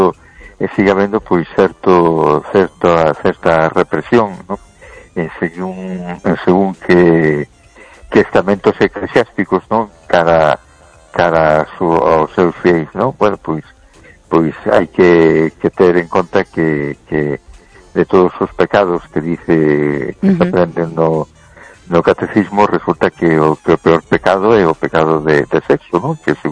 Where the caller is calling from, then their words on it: A Coruña, Galicia, Spain; de Coruña. ¿Qué tal estamos?